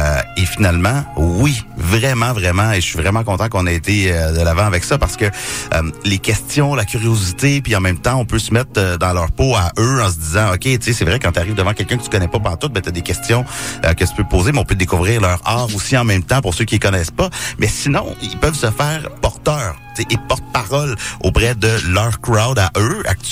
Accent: Rouyn-Noranda, Quebec, Canada; c'est comme on a grandi ensemble, justement, à Rouyn-Noranda

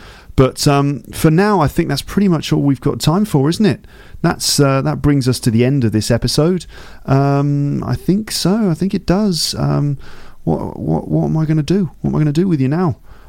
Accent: England, United Kingdom; I'm so white and English. It doesn't work when I talk about funk music when I'm from England.

